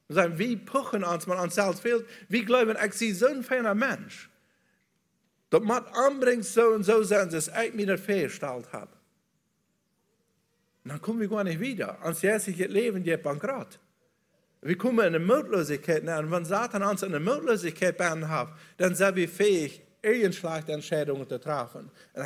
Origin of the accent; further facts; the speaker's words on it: Bolivia; German is a second language; ein Football zu haben, bei uns in Bolivien, ein Soccer zu haben